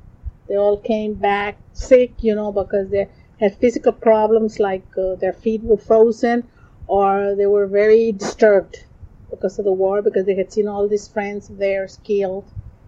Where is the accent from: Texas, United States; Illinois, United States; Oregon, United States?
Texas, United States; Fronton; born there; I was born in Fronton, Texas, in March 18, 1929.